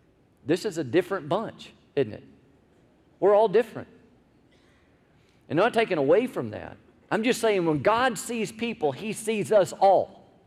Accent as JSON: {"language": "English", "region": "the South", "country": "United States", "tie": "born or raised there", "said": "Now, I want you to know, I am white, okay? I grew up in the South, okay?"}